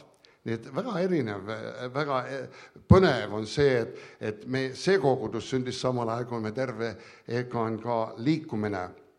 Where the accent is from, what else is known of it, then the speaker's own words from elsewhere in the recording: Eastern Canada, Canada; kuidas me tulime Harri Austraaliast, Allan idased Kesk-Kanadast, mina Ida-Kanadast, aga täpselt õigel ajal olime koos siin.